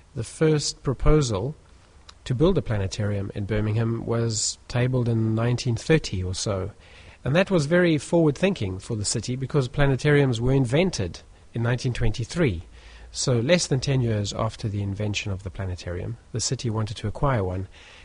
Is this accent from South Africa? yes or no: yes; South Africa; I grew up in South Africa, and South Africa only received television in 1973.